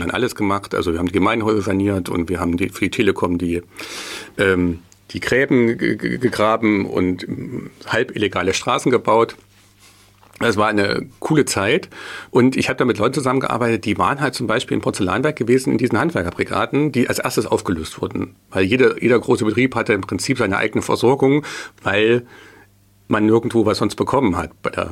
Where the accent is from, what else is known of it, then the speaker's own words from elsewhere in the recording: Jena, Thuringia, Germany; Also ich bin ursprünglich aus Jena